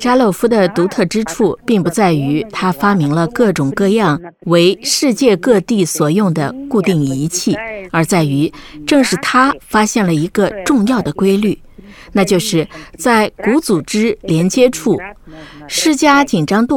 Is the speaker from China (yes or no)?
yes; China; 我是中国人。